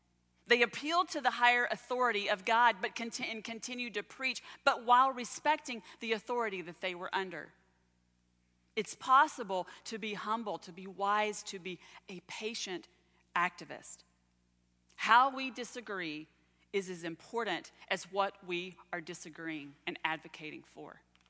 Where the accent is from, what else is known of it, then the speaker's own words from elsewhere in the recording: Texas, United States; Now, I grew up in Texas, and there are a lot of things that I'm glad are behind me.